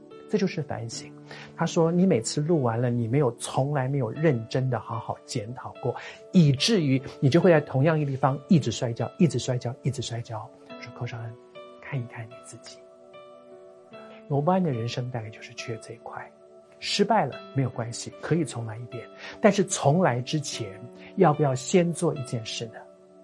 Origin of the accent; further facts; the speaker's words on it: Taiwan; 你知道我们在台湾长大的孩子呢